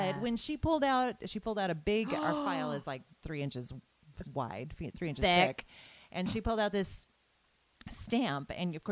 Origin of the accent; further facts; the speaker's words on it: Washington, United States; So we're up in Whatcom County, my hometown area, and kind of relaxing into the summer.